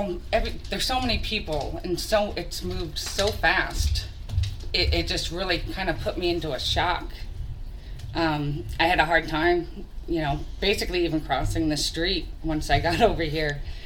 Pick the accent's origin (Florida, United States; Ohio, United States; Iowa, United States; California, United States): California, United States; Catalina Island; now in Long Beach, United States; I was born in Catalina Island. I recently, 2007, I moved off the island to Long Beach. And it was a big, big, huge change for me.